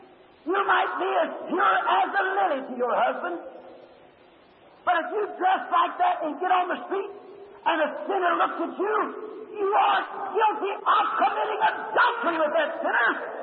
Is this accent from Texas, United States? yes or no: no; Kentucky, United States; When I was a little boy, I was raised up here in Kentucky. We were very poor.